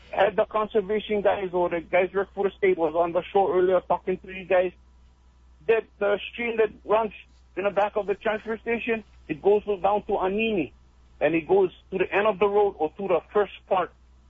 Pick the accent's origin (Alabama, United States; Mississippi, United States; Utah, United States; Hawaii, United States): Hawaii, United States; I'm upset with it because I'm Hawaiian.